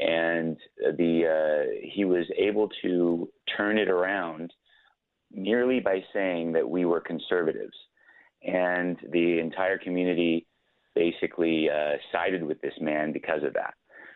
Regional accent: United States; I mean, I'm American of Mexican descent.

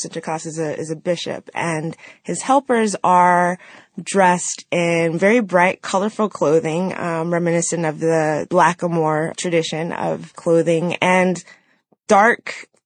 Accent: United States; but for me as an American, obviously with our traditions of minstrelsy and samba, was very shocking.

